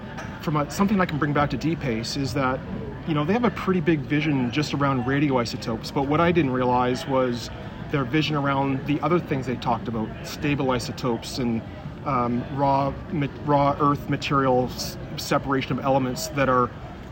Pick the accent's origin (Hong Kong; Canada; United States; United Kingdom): Canada; Ontario; also born or lived in Montreal / Winnipeg; born in Montreal, but only spent, I don't remember it. And then I moved to Winnipeg, and I don't remember that. And I think around 3 years old, I moved to the Toronto area, Ontario, and grew up there.